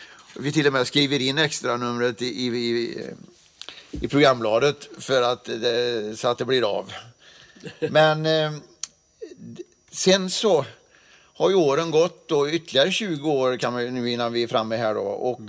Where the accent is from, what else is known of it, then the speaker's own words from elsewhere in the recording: Västra Götaland County, Sweden; jag är ju inte värmlänning. Så jag löver inget. Liksom. De bara löver och löver. Men jag är ju västgöt.